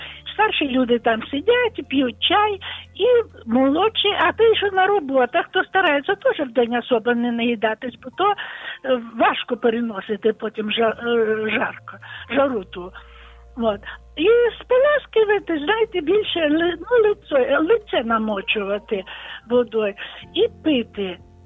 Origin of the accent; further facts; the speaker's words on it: Tashkent, Uzbekistan; also born or lived in Samarkand; now in Ukraine; я людина восточна. Я народилася на Востоці, в місті Самарканд, а потім мої батьки переїхали в Ташкент.